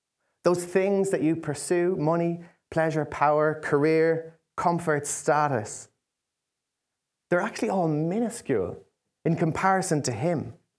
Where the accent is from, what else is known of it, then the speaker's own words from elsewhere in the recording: County Laois, Ireland; being an Irishman, I have never seen Ireland win in a big World Cup, unfortunately. And being a Laois man, I am yet to see my county in an All-Ireland final, sadly.